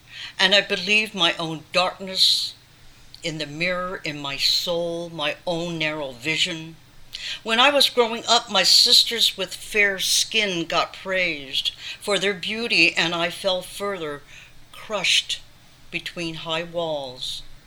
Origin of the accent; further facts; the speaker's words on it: Oakland, California, United States; not liking, not valuing my own identity as a Chinese woman growing up in Oakland, California, and how I was influenced by the media, thinking that I should be white.